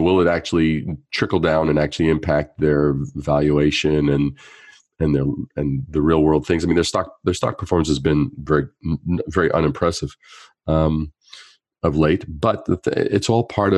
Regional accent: Canada; because I'm Canadian.

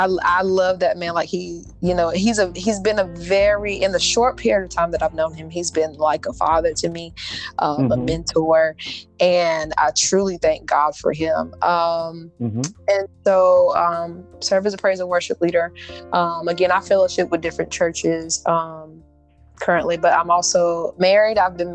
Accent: North Carolina, United States; I grew up here in North Carolina, between Moore County and Hope County.

